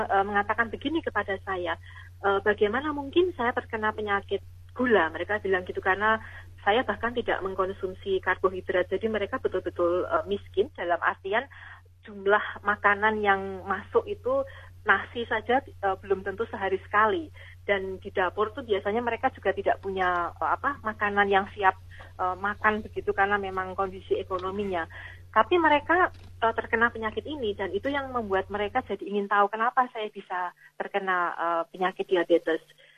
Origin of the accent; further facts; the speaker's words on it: Yogyakarta, Special Region of Yogyakarta, Indonesia; ketika saya berada di Jogja, di kampung halaman saya